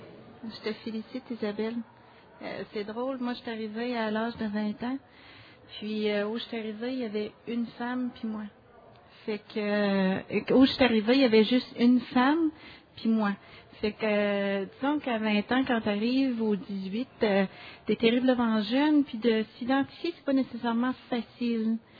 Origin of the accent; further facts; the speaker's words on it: Quebec, Canada; je viens de la Gaspésie